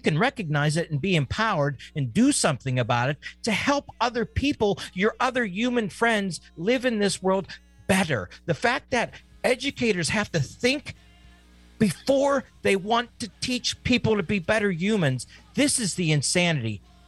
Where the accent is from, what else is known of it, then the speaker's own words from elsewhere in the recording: Pennsylvania, United States; And that's working in my home state of Pennsylvania.